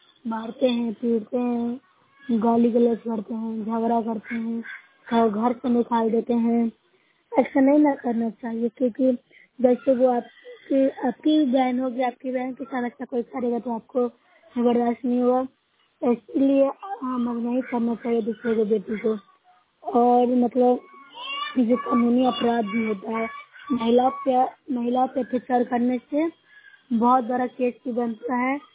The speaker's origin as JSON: {"language": "Hindi", "region": "Bihar", "country": "India", "said": "मैं नोट प्रखंड हूँ, जिला नालंदा की निवासी हूँ।"}